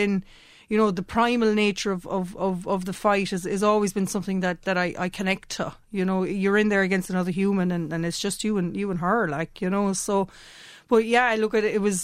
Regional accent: Ireland; I mean, I qualify it by virtue of being Irish

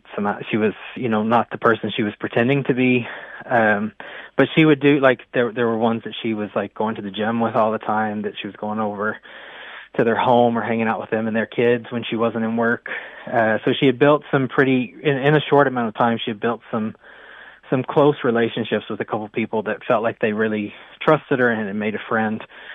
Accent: United States; So I'm originally from the States

